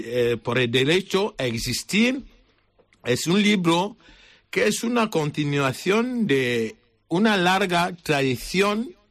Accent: South, Cameroon; Spanish is a second language; moved away as an adult; now in Spain; Yo soy sacerdote de Camerún, de la diócesis de Bolobá, al sur de Camerún

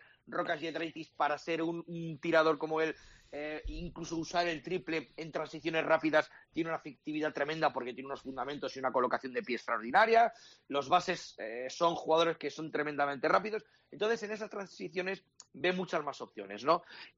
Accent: Castilla-La Mancha, Spain; que decimos en mi tierra, ¿no? Sí. En la provincia de Toledo.

